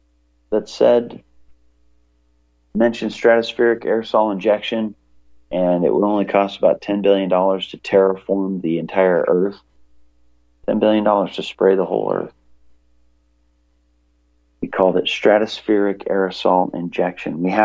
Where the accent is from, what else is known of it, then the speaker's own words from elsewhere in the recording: Pacific Northwest, United States; also born or lived in Libby, Montana; I was born in Libby, Montana, and grew up around the Pacific Northwest, Montana, Washington, Idaho.